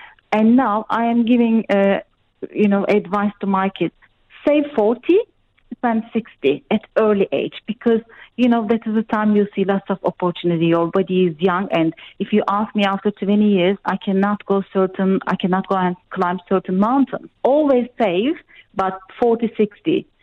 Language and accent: English; Turkey; Actually, I have been grown in Turkey and I study in Turkey and I'm coming from mid-income level of people.